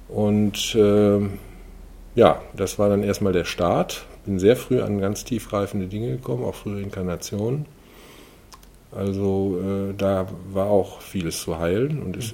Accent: Remscheid, North Rhine-Westphalia, Germany; born there; Ich bin hier in Remscheid geboren, bin dann mit Abitur nach Aachen gegangen, habe dort studiert, Bauingenieurwesen.

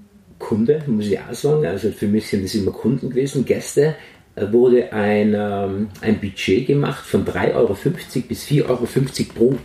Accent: Tyrol, Austria; also born or lived in Ireland / England / France; bin aus Tirol.

